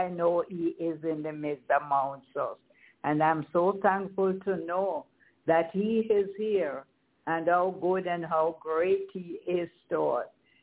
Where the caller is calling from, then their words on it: Kingston, Jamaica; I'm calling from Kingston, Jamaica. Myself here and Sister Annie.